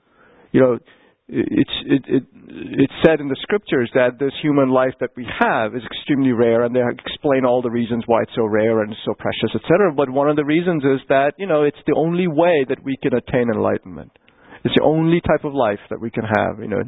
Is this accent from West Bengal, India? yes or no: yes; Kolkata, West Bengal, India; I come from Calcutta. You know, I actually went to school in Calcutta. I went to the Jesuit. It was staffed by Belgian and French priests.